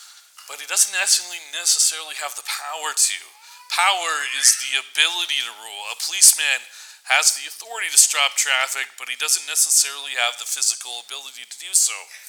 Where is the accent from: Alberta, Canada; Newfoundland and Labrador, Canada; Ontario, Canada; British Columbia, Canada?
British Columbia, Canada; Vancouver; I'm from Vancouver.